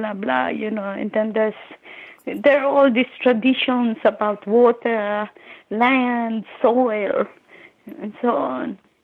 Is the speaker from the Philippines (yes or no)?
yes; Philippines; I think because I'm Filipina, I'm kind of fatalist.